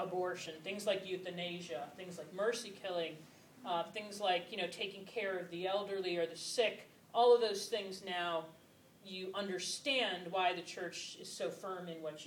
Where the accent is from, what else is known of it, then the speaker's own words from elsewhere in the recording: Connecticut, United States; we're from Connecticut.